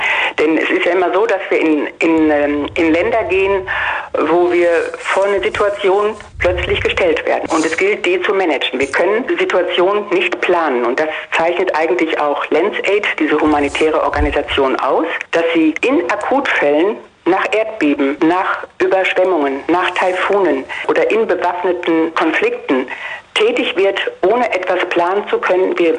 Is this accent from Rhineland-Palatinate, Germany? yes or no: no; Meppen, Lower Saxony, Germany; ich komme selber hier aus Meppen im Emsland